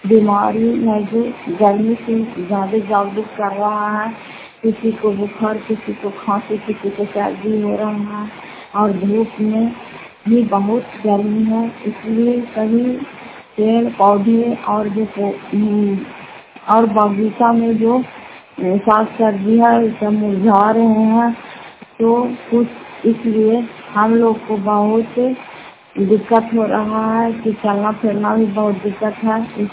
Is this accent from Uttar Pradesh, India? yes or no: no; Fatehpur, Bihar, India; घर फतेहपुर पंचायत मकौशल और जिला नालंदा क्रातरा की निवासी हूँ।